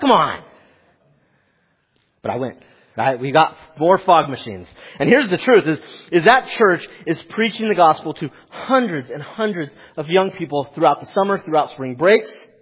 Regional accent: California, United States; I'm from California, so that means that I believe every inch of Florida is covered with alligators.

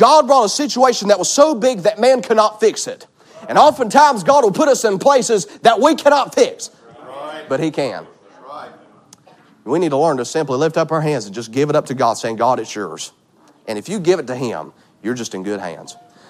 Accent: Georgia, United States; I'm from Georgia. I'm as crazy as a sprayed roach, but they keep me anyway.

